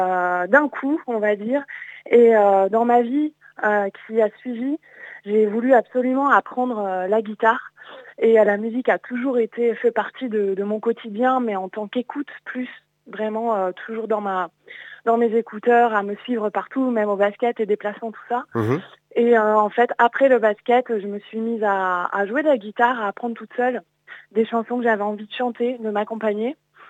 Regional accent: Brittany, France; Mais je suis originaire de Bretagne.

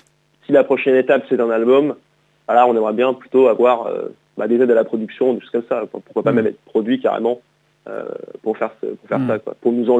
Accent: Île-de-France, France; Région parisienne.

